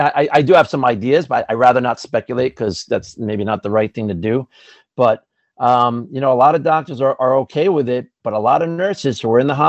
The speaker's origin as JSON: {"language": "English", "country": "United States", "said": "I'm an American first. Okay, I'm an American first and I believe in freedom."}